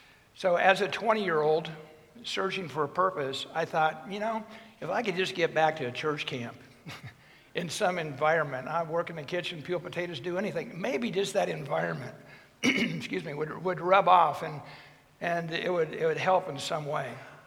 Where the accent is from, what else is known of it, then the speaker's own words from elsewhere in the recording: Wichita, Kansas, United States; I was born and raised here in Wichita.